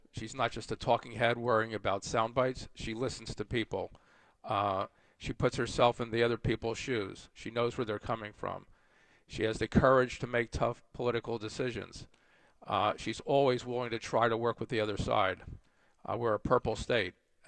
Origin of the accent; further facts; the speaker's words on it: Philadelphia, Pennsylvania, United States; Growing up in Philadelphia, I despise New York.